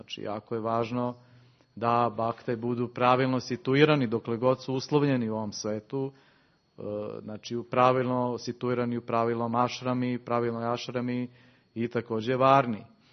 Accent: Serbia; to je za naš pansko selo, kako kažemo kod nas u Srbiji.

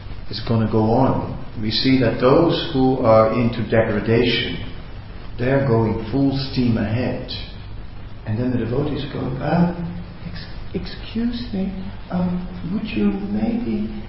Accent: South Africa; now in Australia; I came from South Africa, going back to South Africa.

